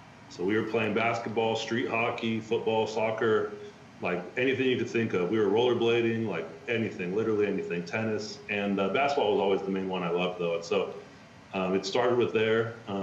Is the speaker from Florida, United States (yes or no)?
no; Sacramento, California, United States; I was growing up in Sacramento, California. Our only pro team was the Kings.